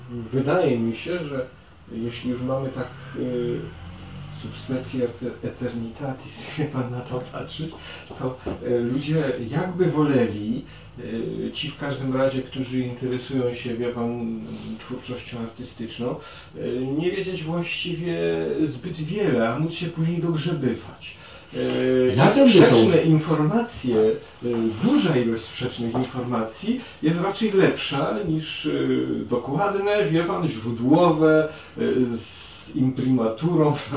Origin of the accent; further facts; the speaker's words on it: Sanok, Subcarpathian Voivodeship, Poland; born there; W Sanoku się urodziłem.